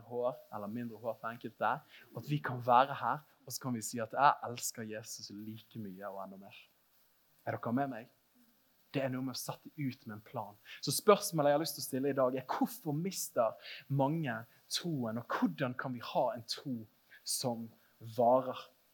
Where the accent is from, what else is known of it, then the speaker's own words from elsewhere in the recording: Bergen, Vestland, Norway; Jeg kommer jo fra Åsane bydel i Bergen, og vi er kjent for IKEA og motorvei.